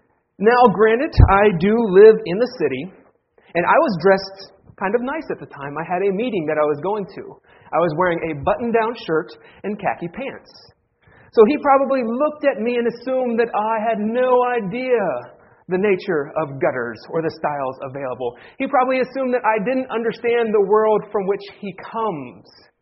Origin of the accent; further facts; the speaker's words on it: Ohio, United States; my wife grew up in Nebraska, I grew up in Ohio, and every year we have this little competition within our household.